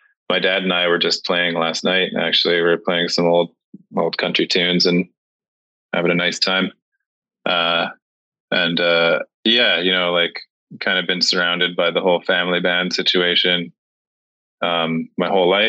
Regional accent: Prince Rupert, British Columbia, Canada; born there; But on a map, it's Prince Rupert, BC.

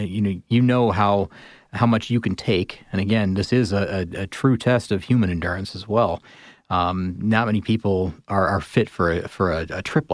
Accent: Midwest, United States; I grew up in the Midwest

